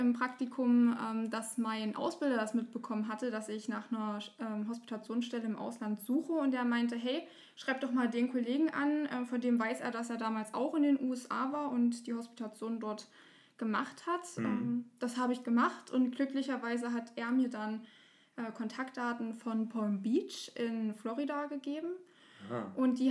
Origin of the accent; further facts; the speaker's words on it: Freyburg, Saxony-Anhalt, Germany; Ich bin 25 Jahre alt. Ich komme aus Freiburg an der Unstrut. Das ist im Burgenlandkreis